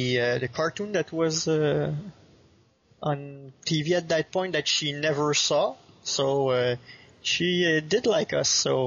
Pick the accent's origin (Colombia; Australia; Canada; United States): Canada; Quebec; born there; accent: French-Canadian; English is a second language; now in Ottawa, Canada; I'm 37 years old, French-Canadian. You can probably see that with my accent. Well, born in the province of Quebec. Now I'm living in Ottawa, Ontario for the last 3 years.